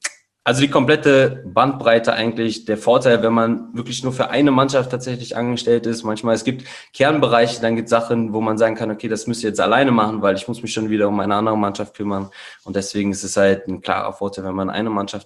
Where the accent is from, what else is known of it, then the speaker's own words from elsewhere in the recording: Kassel, Hesse, Germany; born there; geboren in Kassel, 28 Jahre alt